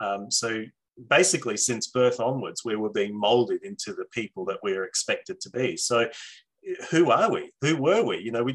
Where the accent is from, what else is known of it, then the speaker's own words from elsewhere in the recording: Perth, Western Australia, Australia; Now, I grew up on the West Coast in Perth, so that meant travelling across the other side of Australia, first time out of home.